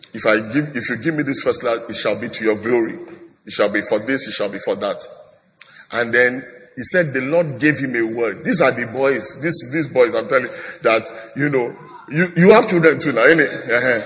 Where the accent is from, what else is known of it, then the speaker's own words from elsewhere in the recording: Nigeria; now in England, United Kingdom; You know, I'm really Nigerian, even though I live in England.